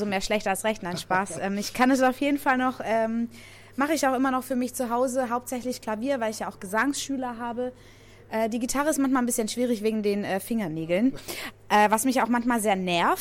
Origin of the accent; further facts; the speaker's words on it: Laupheim, Baden-Württemberg, Germany; also born or lived in Hamburg; Laubheim ist im Süden von Deutschland und zwar in Baden-Württemberg in der Nähe von Ulm.